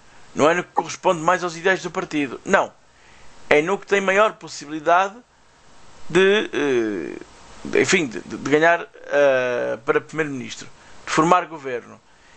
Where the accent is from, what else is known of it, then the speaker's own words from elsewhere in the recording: Portugal; somos eu português e o Pablo brasileiro